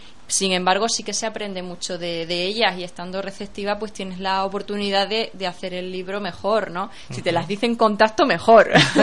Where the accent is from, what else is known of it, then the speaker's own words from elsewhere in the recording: Extremadura, Spain; yo soy extremeña y quería visibilizar Extremadura